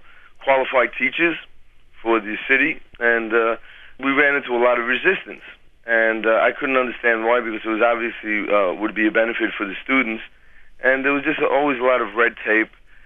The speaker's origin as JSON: {"language": "English", "town": "Brooklyn", "region": "New York", "country": "United States", "lives_now": "Inuyama, Japan", "said": "I'm originally from Brooklyn, New York."}